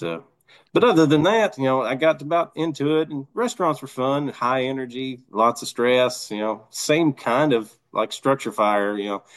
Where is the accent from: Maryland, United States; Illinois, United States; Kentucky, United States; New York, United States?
Kentucky, United States; Ashland; now in Georgetown, United States; I was born in northeastern Kentucky near Huntington, West Virginia. It's Ashland, Kentucky.